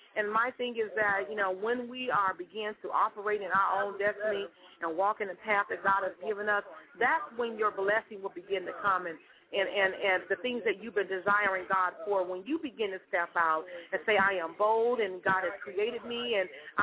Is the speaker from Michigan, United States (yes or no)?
yes; Benton Harbor, Michigan, United States; now in Sacramento, United States; I live out here in Sacramento, California. I am from Benton Harbor, Michigan, and I lived there all my life. But I've been in California about 10 years